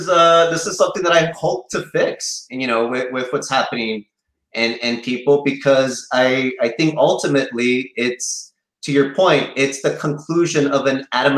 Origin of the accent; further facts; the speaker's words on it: Chicago, Illinois, United States; I grew up in Chicago, in Little Village in the 90s. There's a lot of weird stuff, a lot of violence going on.